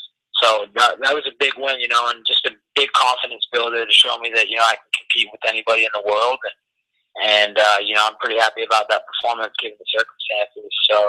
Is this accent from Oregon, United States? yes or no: yes; Oregon, United States; I came from Oregon, they came from Brazil